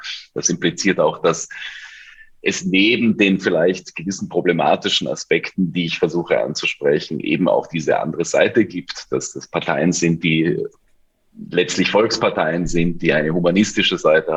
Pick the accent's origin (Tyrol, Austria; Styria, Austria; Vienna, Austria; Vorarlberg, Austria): Vienna, Austria; Und ich komme ursprünglich aus Wien und habe mich begonnen, in meiner Jugend für Politik zu interessieren.